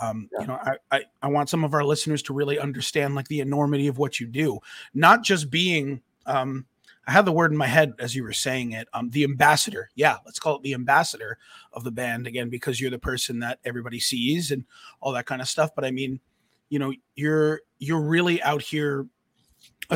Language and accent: English; New York, United States; He's a guy I grew up with. You know, I grew up on Long Island with him.